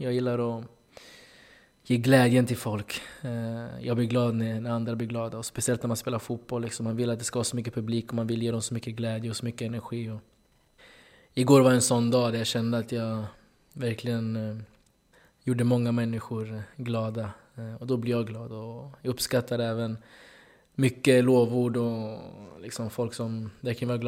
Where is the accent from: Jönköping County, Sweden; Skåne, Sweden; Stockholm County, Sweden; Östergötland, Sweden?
Östergötland, Sweden; Norrköping; also born or lived in Netherlands; Och eftersom jag är från Norrköping.